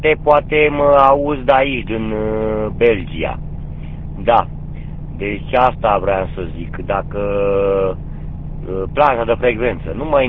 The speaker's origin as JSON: {"language": "Romanian", "region": "Muntenia", "country": "Romania", "said": "acolo la noi, în Muntenia nu e munte, e câmpie. Asta e, din Muntenia, de unde sunt eu, din Muntenia, că Muntenia e mare."}